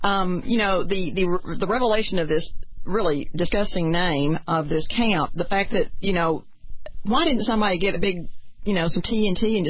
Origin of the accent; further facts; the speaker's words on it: Texas, United States; And I will tell you, I grew up in East Texas, and that word was flung around pretty constantly some of my friends' homes, my own parents.